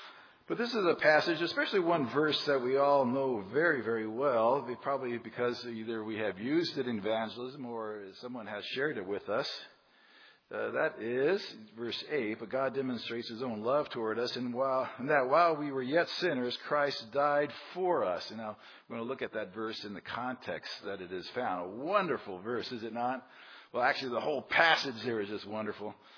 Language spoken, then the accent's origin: English; United States; And being an American, sometimes a man would like to have me